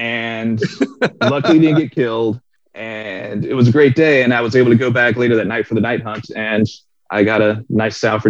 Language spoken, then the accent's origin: English; Florida, United States; I grew up in Florida.